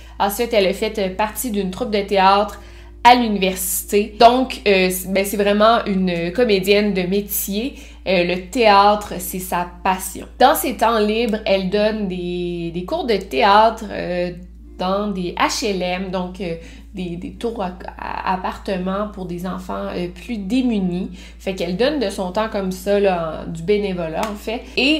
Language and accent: French; Quebec City, Quebec, Canada; je viens de la ville de Québec